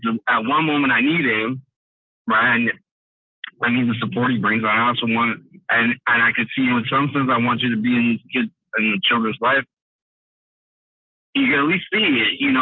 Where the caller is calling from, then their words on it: San Jose, California, United States; Bay Planner, San Jose, California.